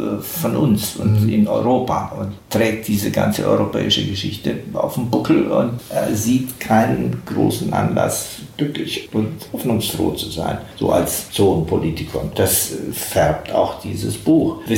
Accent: Romania; moved away as an adult; Ich bin 1975 aus Rumänien ausgewandert, da war ich 23.

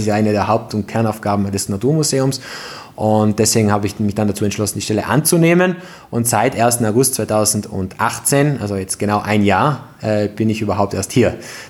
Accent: Bolzano, Trentino-Alto Adige, Italy; Direktor vom Naturmuseum Südtirol in Bozen und komme aus Bozen.

